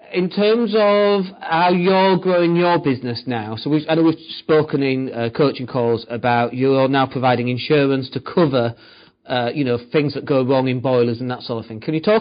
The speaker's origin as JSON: {"language": "English", "town": "Leeds", "region": "Yorkshire and the Humber", "country": "United Kingdom", "also_born_or_lived": "Swindon", "said": "I'm from Leeds, big city, and I lived in Swindon for a bit, and I commuted over to Bristol"}